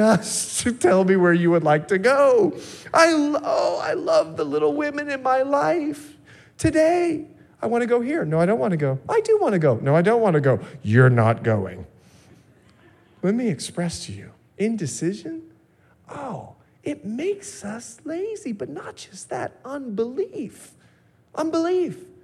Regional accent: Bahamas; Now, I'm a Bahamian. I'm from the Bahamas.

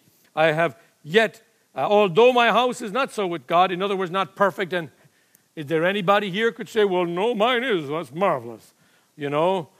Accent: Ireland; I suppose being Irish has something to do with it

